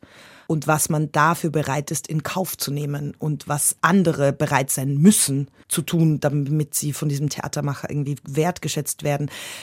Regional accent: Austria; ich bin ja aus Österreich und ich mag Bergsteigen

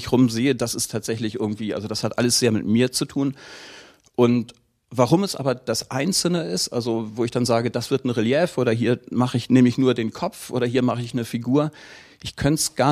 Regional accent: Osten, Lower Saxony, Germany; born there; Also tatsächlich bin ich in eine Seefahrerfamilie reingeboren

